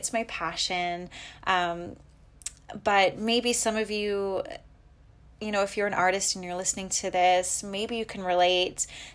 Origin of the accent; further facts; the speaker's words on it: Canada; also born or lived in Los Angeles, United States; I'm from Canada. And I'm back living here in Canada now, but I was actually living in the US for the past 6 years, and I was pursuing my music career. I moved to Los Angeles in 2014